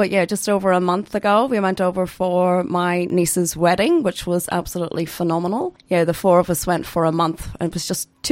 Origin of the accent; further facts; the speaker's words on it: Dungannon, Northern Ireland, United Kingdom; So I'm actually from Northern Ireland, County Tyrone, which is about, the little place that I'm from is a place called Dungannon, which is about 50 minutes drive west of Belfast.